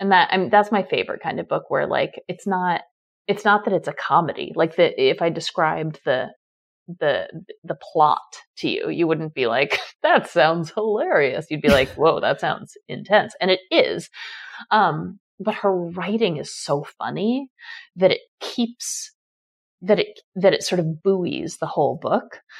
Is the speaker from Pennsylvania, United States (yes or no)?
no; New York City, New York, United States; because I grew up on the Upper West Side